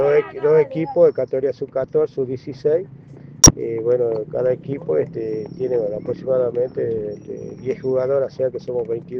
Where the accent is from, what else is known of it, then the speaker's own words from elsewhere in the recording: Jujuy, Argentina; Nosotros somos los únicos jujeños